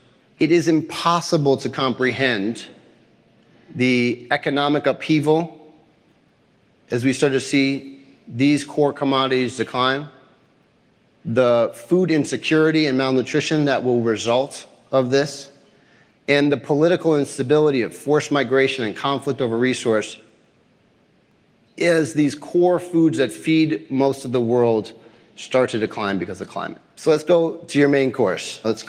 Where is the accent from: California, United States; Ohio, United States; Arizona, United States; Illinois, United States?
Illinois, United States; Chicago; I'm from Chicago. Like 2 degrees warming, that sounds good.